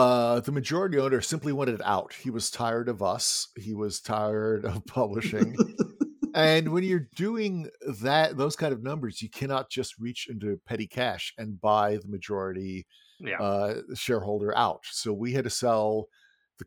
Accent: Bristol, South West England, United Kingdom; moved away as an adult; also born or lived in Manchester; in Bristol, near Bristol in Somerset in the UK. I was going to school there. As you can tell from my accent, I was in fact born in Manchester. and I had lived about half my life in the UK up till I was about 20.

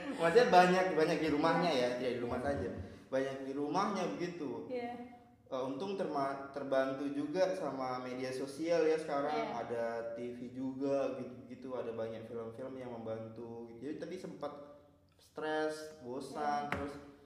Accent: Papua, Indonesia; apalagi kita tinggal di Papua, lahir besar di Papua

